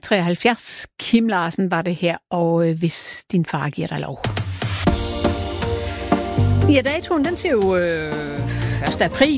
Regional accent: East Jutland, Denmark; altså som østjyde, så synes jeg ikke, at det er så god en idé

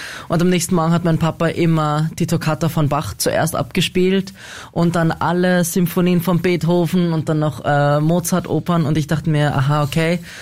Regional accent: Dubai, United Arab Emirates; Ja, ich bin also in Dubai aufgewachsen

